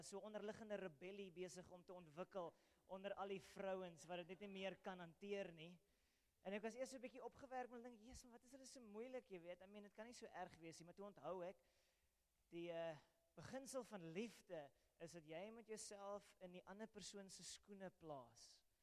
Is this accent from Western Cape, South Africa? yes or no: yes; Paarl, Western Cape, South Africa; now in Eastern Cape, South Africa; Dit is my tuisdorp in die Parel. So it's coming home. En eindelijk heel bietjie emotioneel om by die huis te wees. Maar die huis is nou in die Oos-Kaap.